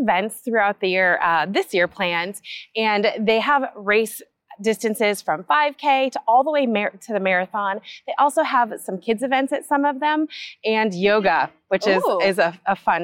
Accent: California, United States; I am from Southern California, and I'm a Disneyland Resort Specialist.

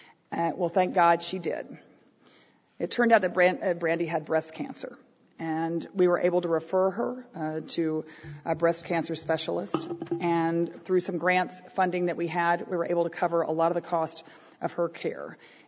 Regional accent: Texas, United States; And, you know, I grew up in Texas at a time when every movement that came through town, my folks were into.

